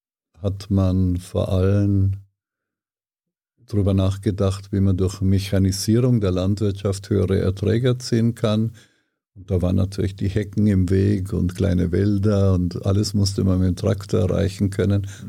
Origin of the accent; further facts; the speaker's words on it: Ortenburg, Bavaria, Germany; Niederbayern, Grafschaft Ortenburg, das ist ganz, ganz nahe an der österreichischen Grenze. Sehr schöne Landschaft